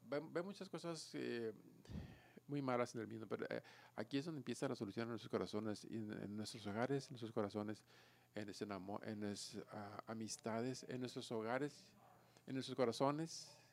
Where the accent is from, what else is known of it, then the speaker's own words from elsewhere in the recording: United States; Spanish is a second language; Como americano, yo amo a mi país.